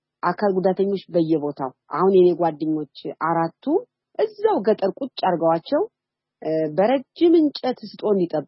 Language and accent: Amharic; Nifas Mewcha, Amhara, Ethiopia; born there; እኔ የተወለድኩት ደቡብ ጎንደር ንፋስ መውጫ ወይም ገጠር ከተማ ናት። ጋንጋ ገብርኤል የምትባል ነው።